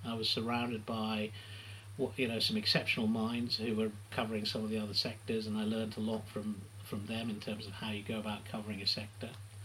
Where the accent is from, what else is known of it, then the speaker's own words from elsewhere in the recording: Kenya; I grew up in Kenya